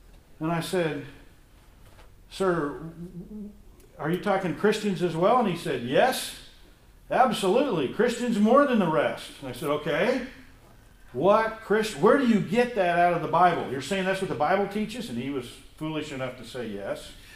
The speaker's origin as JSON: {"language": "English", "town": "Wamego", "region": "Kansas", "country": "United States", "tie": "born or raised there", "said": "I grew up in Wamego, and my little rural high school was pretty much conservative Christian kind of people"}